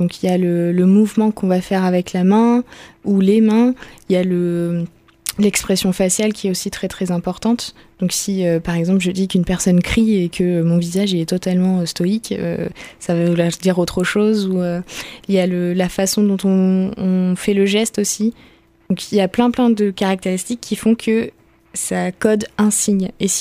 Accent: Réunion; Enfin, je suis réunionnaise et je sais qu'en créole, il y a des mots aussi

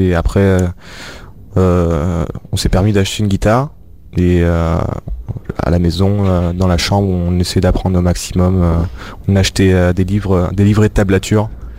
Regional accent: Algeria; Moi je suis algérien, je veux dire. Je suis algérien.

